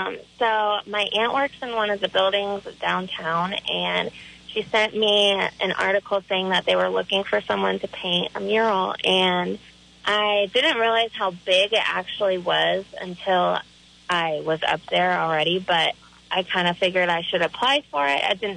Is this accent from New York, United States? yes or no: no; Wymore, Nebraska, United States; I am originally from Wymore, Nebraska. I graduated 2015 from there